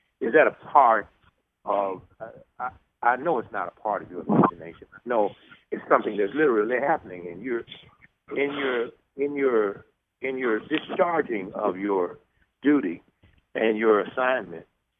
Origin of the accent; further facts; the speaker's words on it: Homer, United States; They're somewhere there in Homer, and I'm not sure where he is, but in my hometown